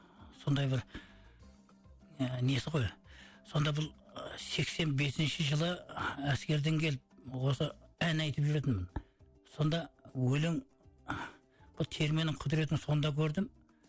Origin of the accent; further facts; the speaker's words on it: Takhtakopir, Karakalpakstan, Uzbekistan; бала кезімізден туып өскен жеріміз Қарақалпақстан Тақтакөпір ауданы, қазіргі Мүлік совхоз. Осы жерде туып өстік.